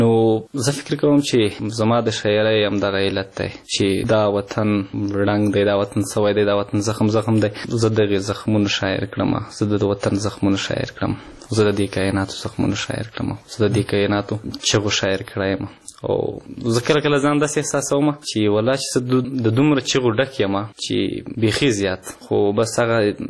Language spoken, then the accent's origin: Pashto; Khyber Pakhtunkhwa, Pakistan; now in Killa Saifullah, Pakistan; د جنوبي وزیرستان اوسېدونکی یم، او فلحال دلته جنوبي پښتونخوا ته راغلی یم چې دلته په کلی سیف الله کې ژوند کوم.